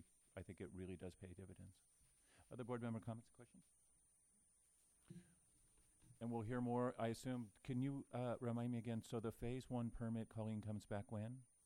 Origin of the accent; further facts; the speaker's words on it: Sebastopol, California, United States; I know that, again, my hometown of Sebastopol recently joined up